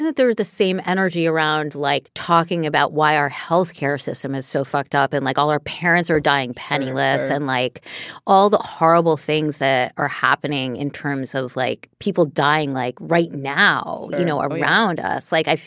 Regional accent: New York City, New York, United States; Cause like I grew up in New York City, as we all know, grew up in New York City.

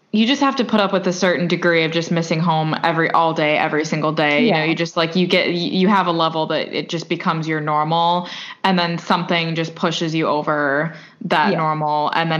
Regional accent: Chicago, Illinois, United States; I am from America and particularly from Chicago.

